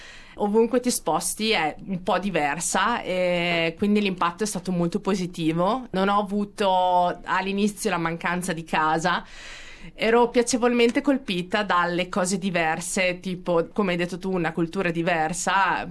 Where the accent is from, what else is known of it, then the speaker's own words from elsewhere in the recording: San Felice sul Panaro, Emilia-Romagna, Italy; now in Australia; Ho 34 anni e vengo dalla provincia di Modena, da un paesino, San Felice sul Panaro.